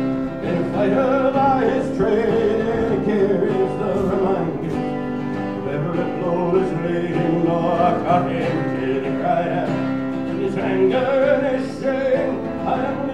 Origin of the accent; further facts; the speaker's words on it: Pocatello, Idaho, United States; born there; Pocatello, that's where I was born. I was born in Pocatello, Idaho, in a trunk.